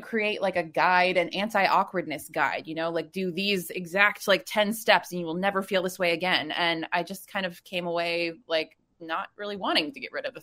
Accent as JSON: {"language": "English", "region": "Wisconsin", "country": "United States", "said": "I'm originally from Wisconsin, but then we moved around a lot and, just always kind of like you know, inserting myself into a new school"}